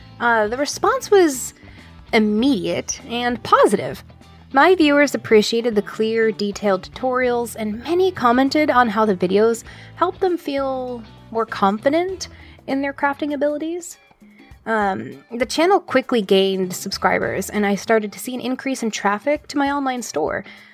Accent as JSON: {"language": "English", "town": "Houston", "region": "Texas", "country": "United States", "said": "from Houston, Texas."}